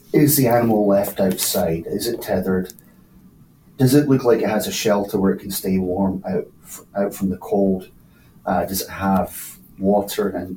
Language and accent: English; Edinburgh, Scotland, United Kingdom; moved away as an adult; also born or lived in Edmonton, Canada; now in Canada; I'm originally from Edinburgh in Scotland, in the UK. I moved to Canada in 2006 in Edmonton